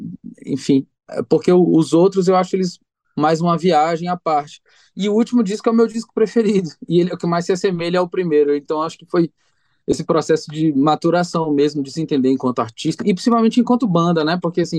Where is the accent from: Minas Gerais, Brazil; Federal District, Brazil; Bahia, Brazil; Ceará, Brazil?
Bahia, Brazil; Salvador; accent: Baiano; now in São Paulo, Brazil; moro em São Paulo há 11 anos, então, quando eu chego em Salvador, as pessoas dizem até que eu perdi o sotaque de baiano. Mas quando eu chego aqui, os paulistas dizem que o meu sotaque parece pernambucano